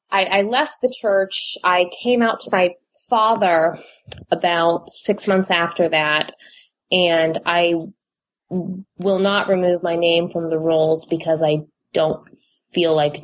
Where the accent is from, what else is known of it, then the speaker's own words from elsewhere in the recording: Virginia, United States; I grew up in Northern Virginia, born and raised Mormon, went to BYU, graduated BYU.